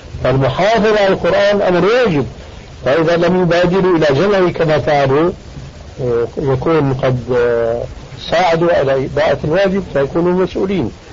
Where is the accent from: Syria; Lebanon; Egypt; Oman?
Syria; كما يقولون عندنا في الشام بهرك بالك،